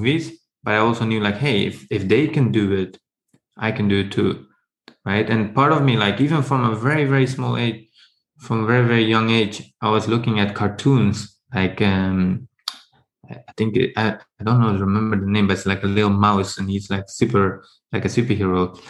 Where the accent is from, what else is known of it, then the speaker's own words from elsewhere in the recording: Netherlands; now in London, United Kingdom; I grew up in the Netherlands and I moved to London because I wanted to change my environment